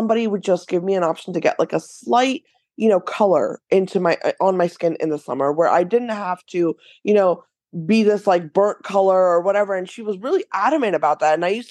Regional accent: India; I come from a culture like, you know, in India, like my parents were from India. I'm from India. I was born there.

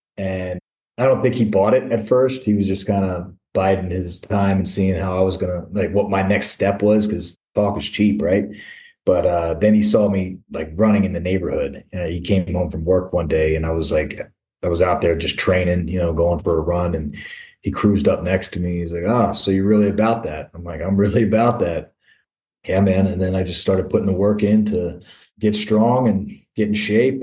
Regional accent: Sykesville, Maryland, United States; Maryland. Yeah. So I was about 45 minutes outside of Baltimore, a small town called Sykesville.

